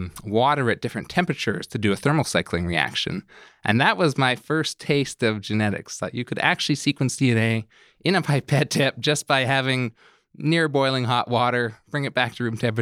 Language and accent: English; Vancouver, British Columbia, Canada; I'm originally from Vancouver, from a fairly medical family.